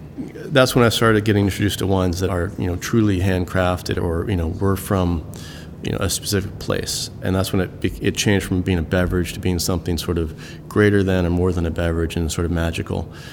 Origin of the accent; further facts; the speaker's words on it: Darien, Connecticut, United States; moved away as an adult; No, I'm from Connecticut. I grew up, born and raised in Fairfield County, Connecticut, in a town called Darien, and came out to California to go to college.